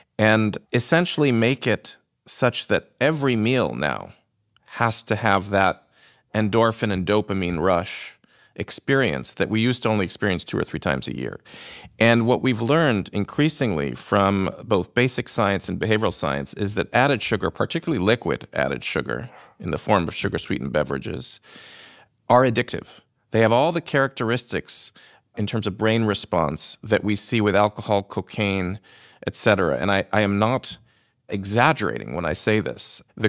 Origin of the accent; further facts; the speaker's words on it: Buffalo, New York, United States; I'm originally from Buffalo, New York.